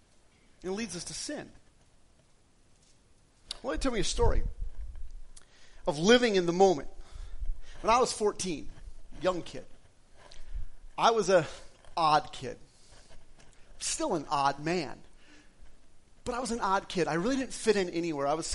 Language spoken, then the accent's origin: English; Wisconsin, United States; Especially, I grew up in Wisconsin. If you've ever been to Wisconsin, there's two things to do in Wisconsin.